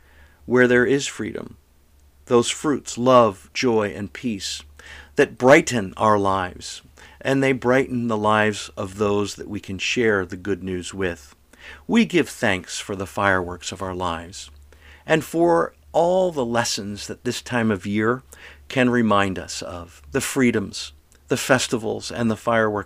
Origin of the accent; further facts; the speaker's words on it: Pennsylvania, United States; other places in my youth growing up in Western Pennsylvania.